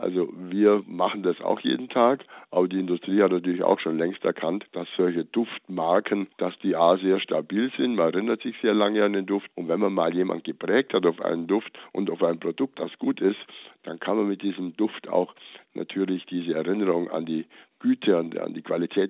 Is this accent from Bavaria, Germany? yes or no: yes; Bavaria, Germany; ich bin ja in Bayern groß geworden